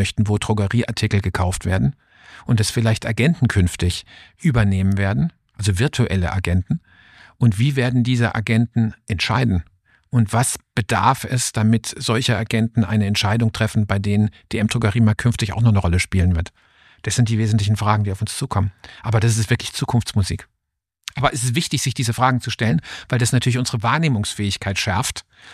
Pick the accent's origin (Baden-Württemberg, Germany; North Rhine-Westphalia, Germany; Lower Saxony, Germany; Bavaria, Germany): Baden-Württemberg, Germany; Karlsruhe; Ich bin hier in Karlsruhe aufgewachsen, wo ich jetzt auch wieder lebe und war viele Jahre im Ausland für andere Unternehmen tätig.